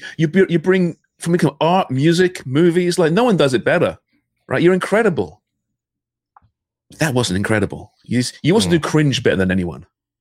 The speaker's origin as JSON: {"language": "English", "region": "England", "country": "United Kingdom", "said": "but I'm an Englishman."}